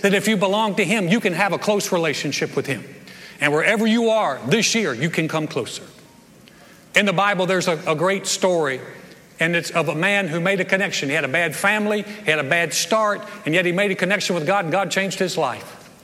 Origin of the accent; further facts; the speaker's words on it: the South, United States; but I'm from the South and it's Jabez. If really from the South, it's like Billy Jabez.